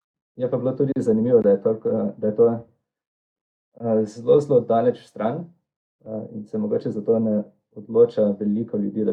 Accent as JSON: {"language": "Slovenian", "town": "Maribor", "region": "Drava", "country": "Slovenia", "lives_now": "Munich, Germany", "said": "prihajam iz Maribora. Tukaj sem hodil na drugo gimnazijo, potem sem bil v mednarodni maturi. Diplomiral pa sem na Berkeleyju iz računalništva."}